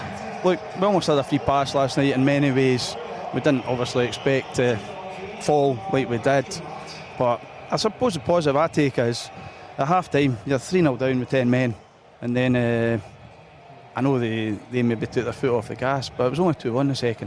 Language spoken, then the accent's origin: English; Linlithgow, Scotland, United Kingdom; I'm from Linlithgow, yes, that's right.